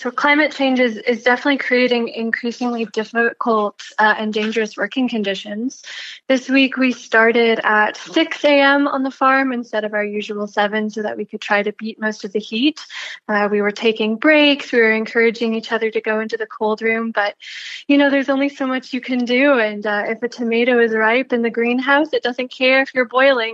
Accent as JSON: {"language": "English", "country": "Canada", "tie": "born there", "said": "I'm Canadian born. I work on a beautiful organic farm here in Western Quebec."}